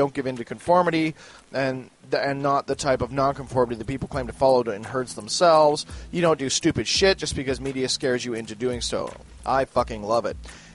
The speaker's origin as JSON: {"language": "English", "country": "Canada", "said": "Me being Canadian, my rapid, you know, American geography is not what it could be."}